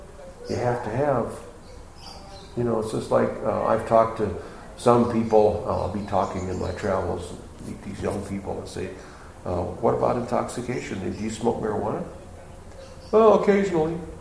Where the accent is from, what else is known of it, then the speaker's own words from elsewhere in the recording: Texas, United States; I'm from Texas.